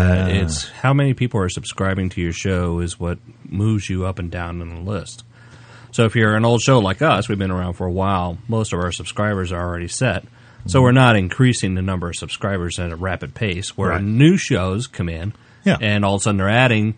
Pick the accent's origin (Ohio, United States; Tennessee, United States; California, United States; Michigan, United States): California, United States; Being a Californian, I haven't been there.